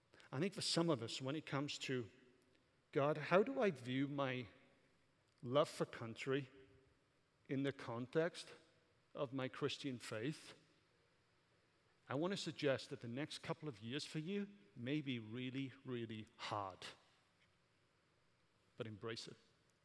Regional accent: Wales, United Kingdom; because I'm Welsh and she's German.

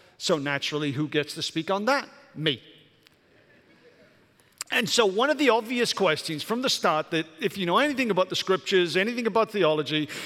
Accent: Wales, United Kingdom; but I'm Welsh, so it's part of my flag, right?

